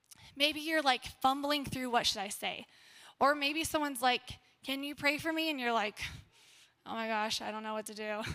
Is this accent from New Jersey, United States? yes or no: no; Houston, Texas, United States; so I'm from Houston, Texas, and let me tell y'all, it is nice and flat there.